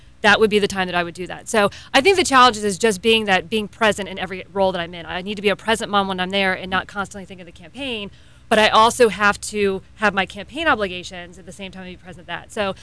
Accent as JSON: {"language": "English", "town": "Brevard County", "region": "Florida", "country": "United States", "tie": "born or raised there", "said": "I was raised here in Brevard County. I actually grew up across the street from my husband, so we're a longtime Brevard County residents."}